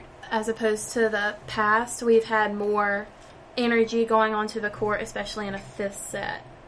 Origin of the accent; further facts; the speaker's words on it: Charlotte, North Carolina, United States; I'm a setter, and I'm from Charlotte, North Carolina.